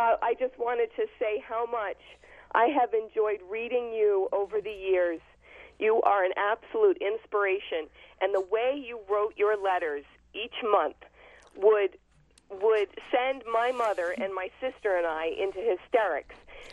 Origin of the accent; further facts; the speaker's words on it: Rhode Island, United States; I'm from Rhode Island, so I could relate and sort of envision your situation.